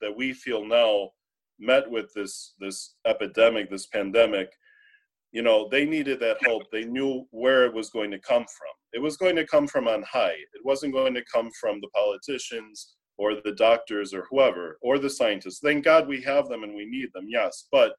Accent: Buffalo, New York, United States; So growing up in Buffalo, in this beautiful Italian parish of St. Anthony, I came to know so many of these saints and Southern Italian popular piety and devotions

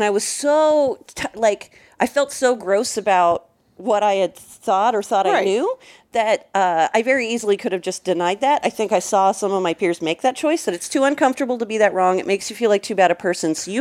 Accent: Napa, California, United States; In middle school, I grew up in Napa, California.

